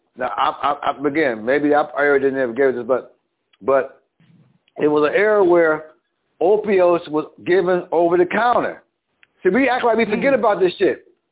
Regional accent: Buffalo, New York, United States; we grew up on … in Buffalo because he had a family living in Buffalo called the Fishers.

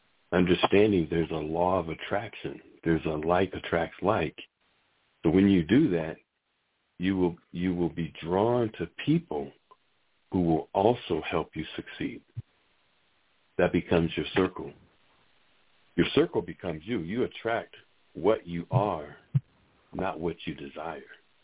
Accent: Massachusetts, United States; I grew up in Massachusetts and never heard about Juneteenth.

